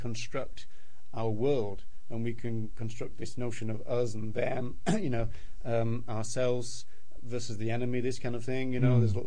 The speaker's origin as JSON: {"language": "English", "region": "Yorkshire and the Humber", "country": "United Kingdom", "said": "I'm English myself, but I'm not kind of proud of it. I'm from Yorkshire."}